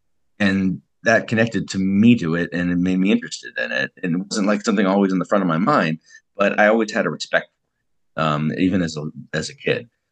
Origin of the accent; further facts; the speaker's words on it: St. Louis, Missouri, United States; also born or lived in Los Angeles; I spent a year in St. Louis, my hometown, like kind of like getting parts on my own outside of education